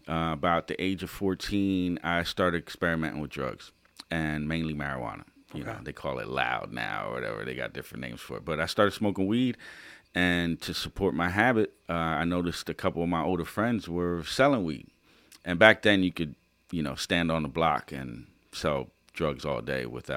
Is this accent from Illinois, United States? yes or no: no; Lancaster, Pennsylvania, United States; also born or lived in New York; So growing up in Lancaster, I was a great kid. Got acclimated to the Lancaster life, because in New York, we weren't even allowed to, like, leave the front of the building.